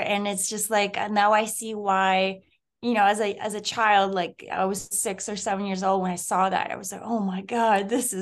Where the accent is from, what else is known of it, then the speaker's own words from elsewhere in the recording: Moldova; English is a second language; I grew up in Moldova, and it's a country like that used to be part of the USSR